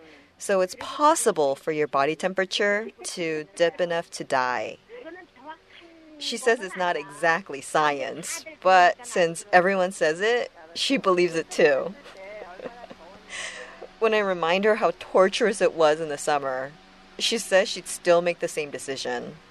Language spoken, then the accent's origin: English; California, United States; Growing up in California's San Gabriel Valley, in the sweltering, dry heat, all I wanted to do was sleep with a fan on.